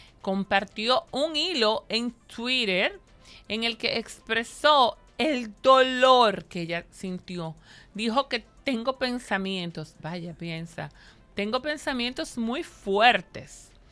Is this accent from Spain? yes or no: yes; Spain; voy a hablar como una española de España